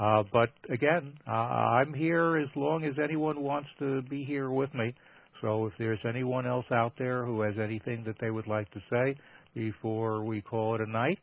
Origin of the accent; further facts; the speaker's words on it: Brooklyn, New York, United States; having been born and brought up in Brooklyn, that's a rare thing here in this borough